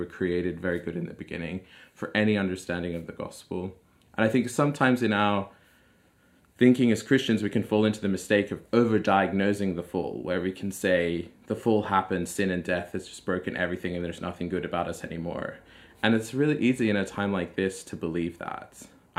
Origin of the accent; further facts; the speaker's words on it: Sydney, New South Wales, Australia; I grew up in Sydney in the suburbs there, and I went to an all-boys school. It was a conservative Christian school, but in an agnostic household.